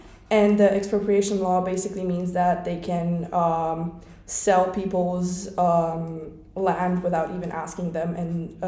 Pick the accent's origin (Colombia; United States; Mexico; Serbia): Serbia; now in Mostar, Bosnia & Herzegovina; I'm from Serbia